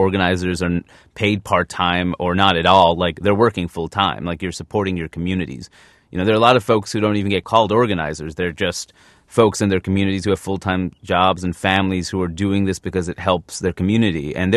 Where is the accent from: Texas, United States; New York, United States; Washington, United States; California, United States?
New York, United States; I'm from New York. I know, like, the New York scene's harder